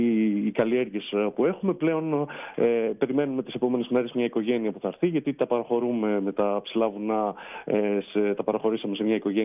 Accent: Krania, Thessaly, Greece; εγώ πάντα ήθελα να παραμείνω στο χωριό μου, η Κρανιάς Προποτάμου είναι το χωριό μου, στα Ορεινά Τρίκαλα.

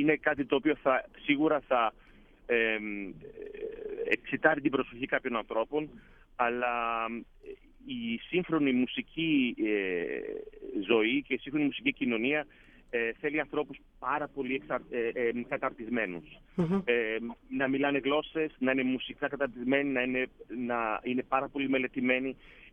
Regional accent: Greece; first language Greek; Και ήδη σε αυτήν την ηλικία που βρίσκομαι μιλάω 5 γλώσσες μαζί με τα ελληνικά που είναι η μητρική μου.

